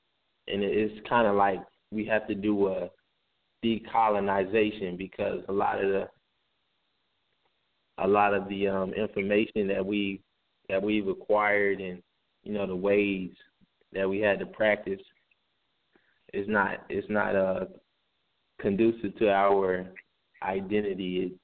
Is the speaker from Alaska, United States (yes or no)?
no; Fort Hood, Texas, United States; born there; I was born in Fort Hood, Texas, but you know most of my family is from Tallahassee, Florida